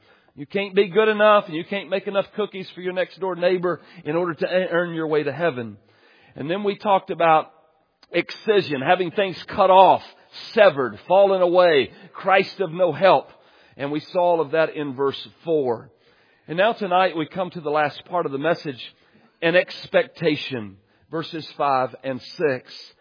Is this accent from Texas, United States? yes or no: yes; Texas, United States; born there; Like, oh, God should accept me because I was born in East Texas and I'm white.